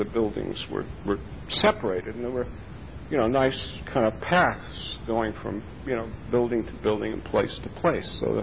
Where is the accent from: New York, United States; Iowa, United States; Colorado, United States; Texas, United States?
New York, United States; New York City; I grew up in the Bronx.